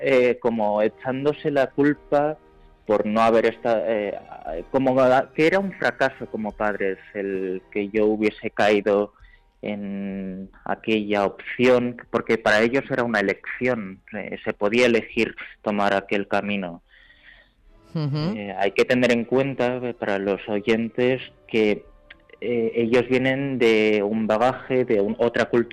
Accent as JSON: {"language": "Spanish", "town": "Madrid", "region": "Community of Madrid", "country": "Spain", "tie": "born or raised there", "said": "tengo 32 años actualmente, sí. Y soy madrileño. Ajá. Aunque mis padres son de orígenes surcoreanos, pero yo nací en Madrid, en Chamberí."}